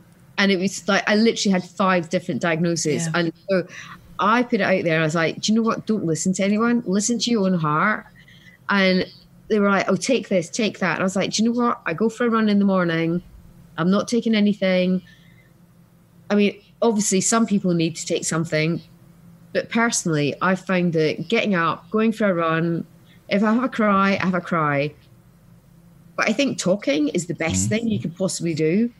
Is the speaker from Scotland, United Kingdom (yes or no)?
yes; Scotland, United Kingdom; because I'm Scottish, and I blinking love winter.